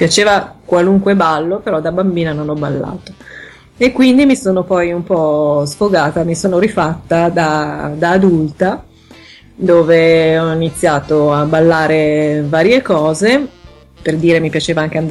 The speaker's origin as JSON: {"language": "Italian", "town": "Genoa", "region": "Liguria", "country": "Italy", "tie": "born or raised there", "said": "pur essendo io genovese, sono nata a Genova, sempre vissuto a Genova."}